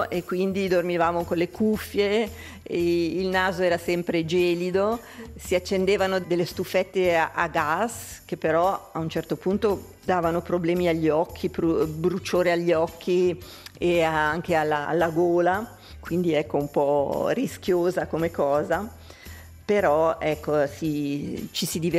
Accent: Muralto, Ticino, Switzerland; Esattamente, sì, a Muralto.

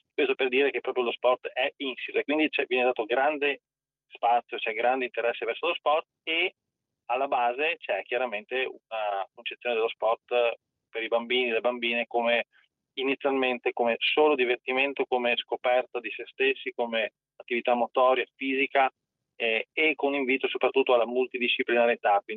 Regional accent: Friuli-Venezia Giulia, Italy; io parlo, sono del Friuli Venezia Giulia, quindi conosco bene anche la realtà slovena

